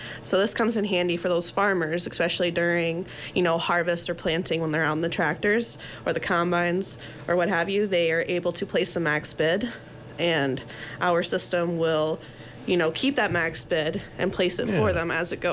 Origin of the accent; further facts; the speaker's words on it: West Virginia, United States; now in Litchfield, United States; And I graduated high school here in Litchfield, but I grew up in West Virginia.